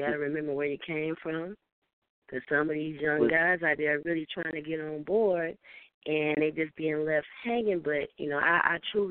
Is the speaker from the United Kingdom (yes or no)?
no; the South, United States; See, I'm from the South, so we all about that line dancing.